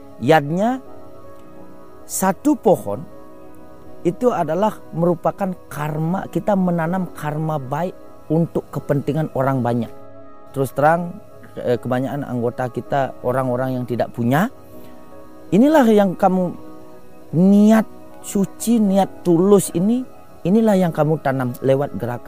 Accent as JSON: {"language": "Indonesian", "town": "Pedawa", "region": "Bali", "country": "Indonesia", "said": "Bagaimana kita selaku orang Pedawe supaya tidak pernah krisis air gitu."}